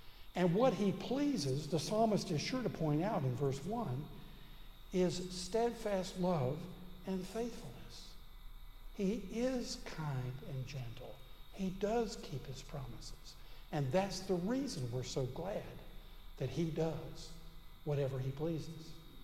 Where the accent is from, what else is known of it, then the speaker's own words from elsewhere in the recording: the South, United States; And I have to say, as a Southerner, it's not really good Southern manners.